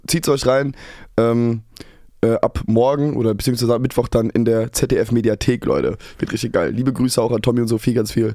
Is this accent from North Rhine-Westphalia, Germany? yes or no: yes; Cologne, North Rhine-Westphalia, Germany; bei uns in Köln sagt.